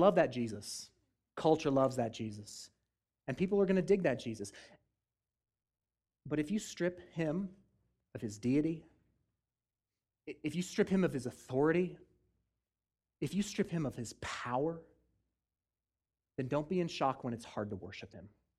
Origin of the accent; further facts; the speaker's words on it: Colorado Springs, Colorado, United States; I'm from Colorado Springs, which is, it's kind of a big city now, but I can remember growing up there thinking, man, there is nothing to do in this town.